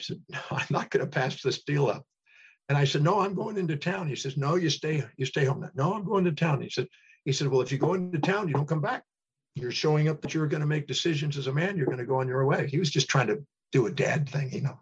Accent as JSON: {"language": "English", "town": "Houston", "region": "Texas", "country": "United States", "tie": "born there", "said": "I was born in Houston, Texas, 1954. So I'm going on 68."}